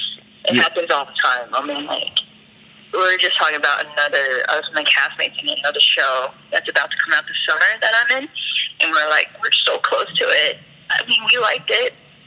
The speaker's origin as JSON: {"language": "English", "region": "New York", "country": "United States", "said": "We're all from New York, so we've known each other for a while."}